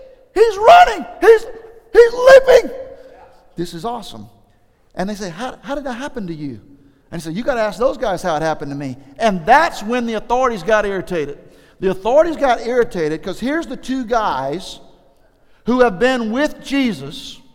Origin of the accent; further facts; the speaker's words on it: Alabama, United States; I've had to learn this because I grew up in the Bible Belt, okay? You can tell by the way that I talk, I am most comfortable in the Bible Belt. Okay, all of my people are from L.A., Lower Alabama.